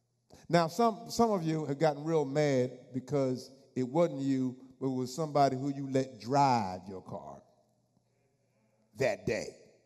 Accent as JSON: {"language": "English", "region": "New Jersey", "country": "United States", "said": "I told him, I said, I'm from Jersey. I'm going to school in Norfolk. I was at Norfolk State."}